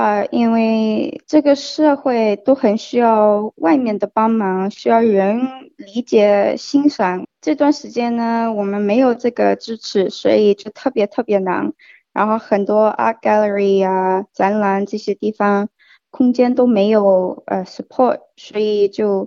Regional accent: Australia; 我在澳大利亚出生长大，不过我感觉我很像中国人，可是我不了解中国的文化

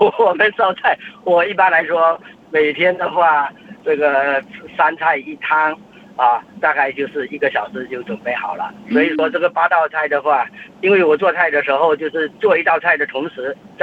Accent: Fujian, China; 我是福建人，一般是炒米粉啊作为主食

